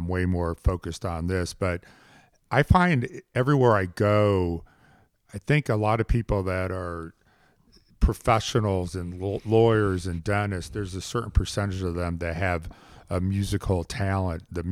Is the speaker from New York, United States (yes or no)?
no; Indianapolis, Indiana, United States; Yeah, I'm from Indianapolis.